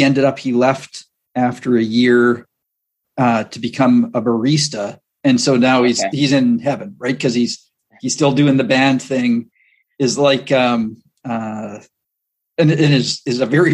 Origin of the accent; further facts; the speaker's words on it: Canada; So, you know, growing up in Canada, that's, you know, okay.